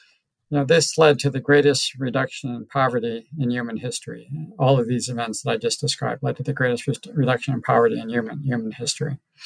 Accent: Ohio, United States; my family is from West Virginia and I grew up in Ohio in the farm country, but close to, not far from the Rust Belt.

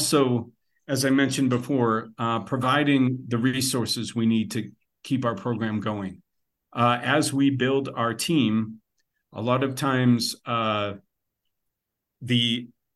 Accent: United States; I'm from the United States, primarily working in Africa.

